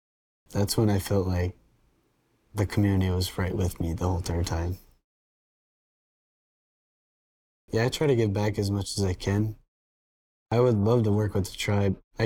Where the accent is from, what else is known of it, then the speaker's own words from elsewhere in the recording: Crandon, Wisconsin, United States; Even if I travel out far, Crandon's my hometown.